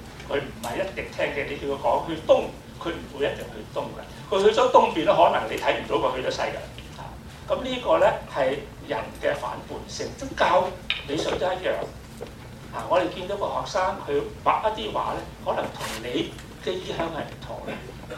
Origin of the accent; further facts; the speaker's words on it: Hong Kong, China; 香港已經係歸翻我哋中國啦。我哋中國人作為一個中國嘅美術教師